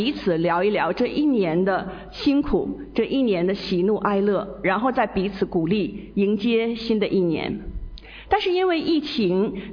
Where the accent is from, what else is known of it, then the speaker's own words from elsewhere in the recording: Heihe, Heilongjiang, China; 那我的家乡呢，是在中国最北边在边境黑河，是跟俄罗斯有一江之隔。对面呢是俄罗斯的城市布拉格维什斯克，它是一个远东的城市。